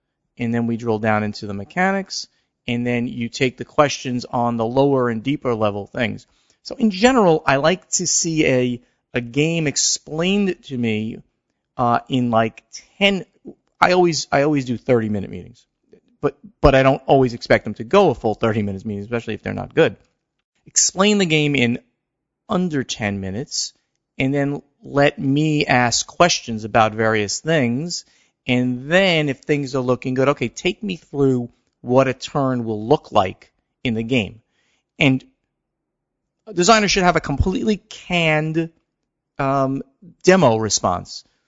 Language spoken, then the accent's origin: English; Lithuania; English is a second language; I'm from Lithuania, next to Poland, which is quite a small country